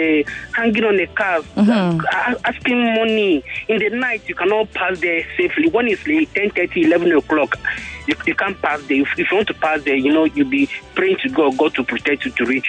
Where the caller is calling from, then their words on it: Aja, Lagos, Nigeria; I'm calling from Aja.